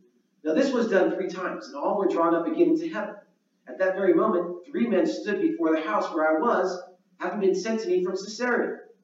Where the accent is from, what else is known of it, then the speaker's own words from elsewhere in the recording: Lawndale, California, United States; also born or lived in Inglewood / Hawthorne; Now, I grew up in the suburbs of Los Angeles, Lawndale and Hawthorne. From birth to 11. So I was born in Inglewood, and we moved a few miles away.